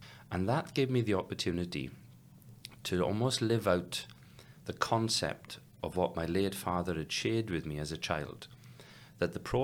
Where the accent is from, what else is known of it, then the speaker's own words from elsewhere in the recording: Tredegar, Wales, United Kingdom; The town that I grew up in South Wales is called Tredegar, okay, or Tredegar.